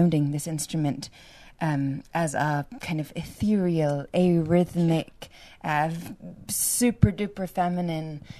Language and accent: English; Edinburgh, Scotland, United Kingdom; Yeah, I'm from Edinburgh. Yeah, it's lovely to be here with a fellow Scot.